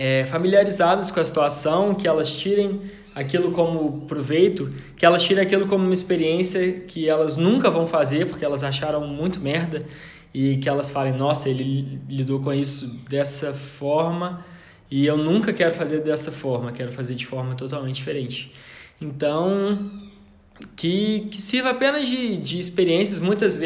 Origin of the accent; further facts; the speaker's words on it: Belo Horizonte, Minas Gerais, Brazil; born there; now in Betim, Brazil; tenho 26 anos, sou nascido em Belo Horizonte, Minas Gerais, moro numa cidade da região metropolitana de BH, Betim